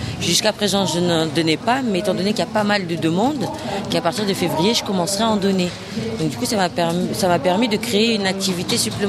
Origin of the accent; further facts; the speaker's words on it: Aulnay-sous-Bois, Île-de-France, France; Je suis d'Aulnay.